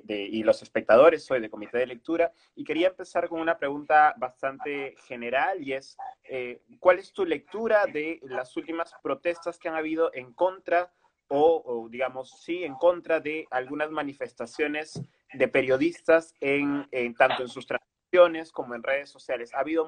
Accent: Piura, Peru; nuestros apellidos ambos son norteños. La familia de Andrés es de Tumbes y yo soy de Piura.

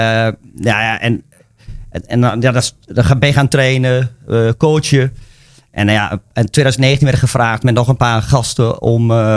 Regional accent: Gelderland, Netherlands; now in Leiden, Netherlands; Ik kom van buitenaf. Dat hoor je misschien wel uit de accent. Ik kom uit de Achterhoek oorspronkelijk. Ik heb in Nijmegen gestudeerd.

